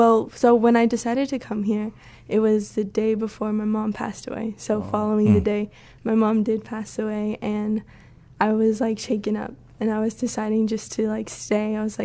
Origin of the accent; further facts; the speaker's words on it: Arizona, United States; I'm from Arizona also, the Navajo Reservation.